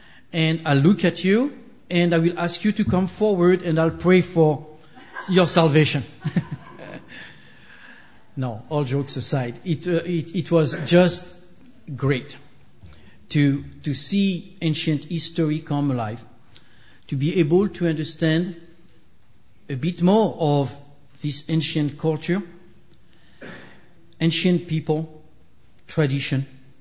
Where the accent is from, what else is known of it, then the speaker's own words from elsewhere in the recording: France; English is a second language; I grew up in France. So if you do not understand when I'm speaking, you know I'm speaking in French.